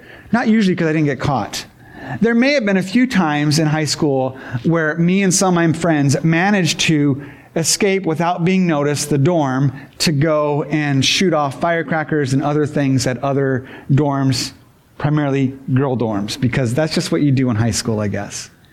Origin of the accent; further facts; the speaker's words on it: Japan; also born or lived in Philippines; So my family, I grew up in Japan because my parents are missionaries. And so for high school, I got to go to boarding school in the Philippines.